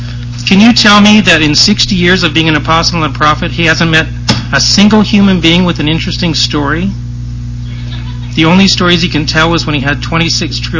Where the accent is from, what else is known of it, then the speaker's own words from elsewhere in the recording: Phoenix, Arizona, United States; I'm from Phoenix, Arizona.